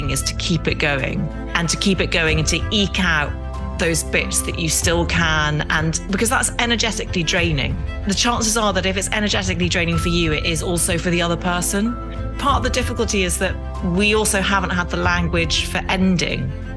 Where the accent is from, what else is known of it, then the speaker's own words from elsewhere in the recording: Derry, Northern Ireland, United Kingdom; accent: English; also born or lived in Epsom, United Kingdom; And then my dad got a job as a surgeon in Derry in Northern Ireland. And we moved over there in 1982 when I was four.